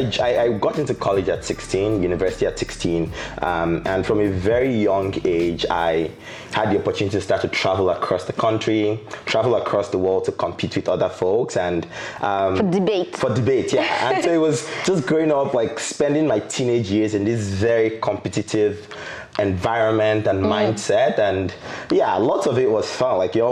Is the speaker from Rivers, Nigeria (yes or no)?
no; Calabar, Cross River, Nigeria; also born or lived in Lagos; But I grew up in Calabar, so in very many ways I'm a Calabar boy, you know, in all its trappings.